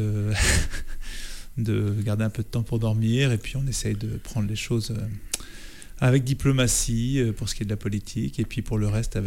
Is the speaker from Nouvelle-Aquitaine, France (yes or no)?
yes; Saint-Sulpice, Nouvelle-Aquitaine, France; also born or lived in Paris; Je suis né à Paris, hein, comme trop de gens. mais je suis venu m'installer dès l'âge de mes 4 ans à Saint-Sulpice, donc je me considère comme charentais.